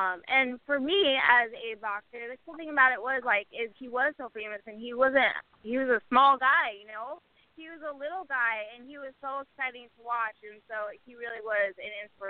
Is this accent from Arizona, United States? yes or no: yes; Phoenix, Arizona, United States; No, you know, I'm from Phoenix, so, I mean, I'm part Spanish. I'm part Hispanic by where I live, for sure.